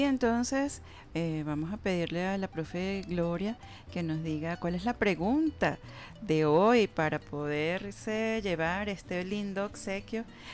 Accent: Venezuela; como buen venezolano realzar lo nuestro

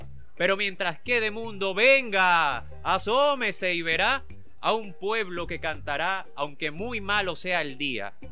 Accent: Venezuela; el carácter poético, emotivo, amoroso que nos caracteriza como venezolanos y venezolanas

